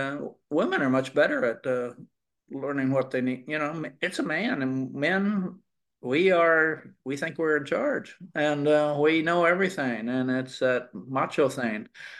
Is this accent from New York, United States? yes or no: no; Oklahoma, United States; when I was growing up in Oklahoma at 16, you had a job.